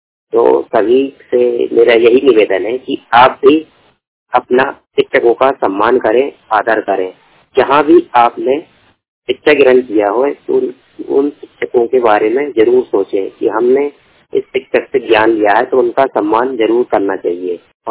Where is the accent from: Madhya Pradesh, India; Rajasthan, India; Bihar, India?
Madhya Pradesh, India; Bhopal; मैं भोपाल जिले का रहने वाला हूँ।